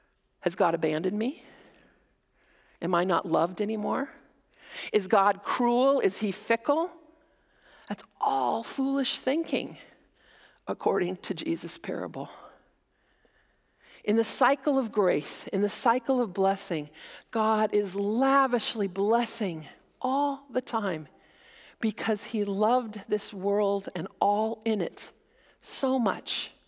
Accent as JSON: {"language": "English", "town": "Denver", "region": "Colorado", "country": "United States", "said": "I know, okay, I'm just going to tell you, I'm from Denver. I'm a dual citizen. Don't hold it against me."}